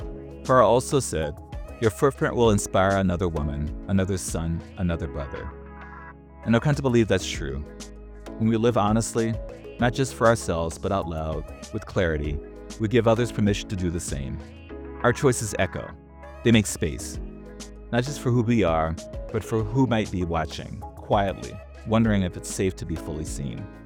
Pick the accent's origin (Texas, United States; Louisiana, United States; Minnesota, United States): Louisiana, United States; New Orleans; also born or lived in Washington, D.C.; I came home from Paris during a break from my year abroad and told my mother I was having a crisis of faith. In New Orleans, this kind of thing is expected. I had been raised religiously in church every Sunday from birth to 16